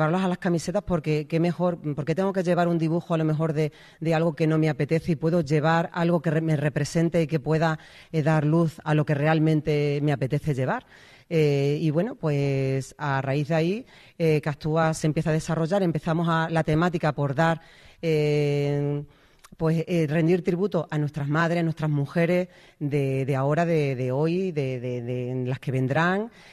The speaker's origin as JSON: {"language": "Spanish", "town": "Mérida", "region": "Extremadura", "country": "Spain", "said": "Yo soy de Mérida, soy romana, pero sí, mis padres son de Zarzacapilla."}